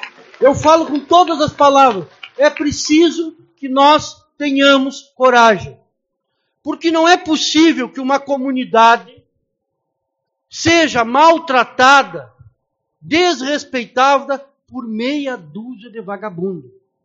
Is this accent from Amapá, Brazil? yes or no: no; Uruguaiana, Rio Grande do Sul, Brazil; 7 anos que eu retornei para a minha terra, aqui em Uruguaiana, que eu sou promotor criminal aqui de Uruguaiana, há 7 anos